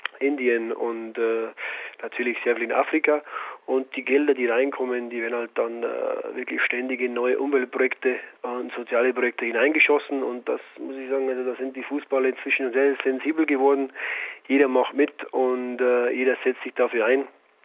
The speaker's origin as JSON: {"language": "German", "town": "Zwiesel", "region": "Bavaria", "country": "Germany", "said": "ich komme ja aus Zwiesel, aus dem Bayerischen Wald, ist jetzt Zwiesel meine Heimat? Ja, ist es, aber eigentlich nur, weil halt eben meine Familie, meine Eltern dort sind"}